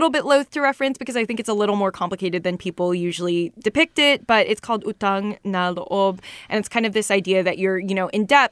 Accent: United States; born there; my mom is from the Philippines. I was born in America.

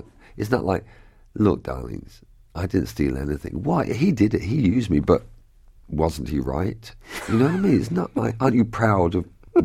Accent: England, United Kingdom; We're very English. We're kind of repressed, and then it all comes out.

